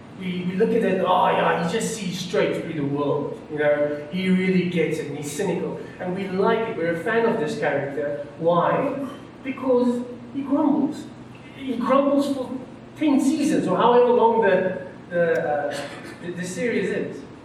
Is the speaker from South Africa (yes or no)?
yes; South Africa; first language Afrikaans; English is a second language; It's part of being an Afrikaner, okay?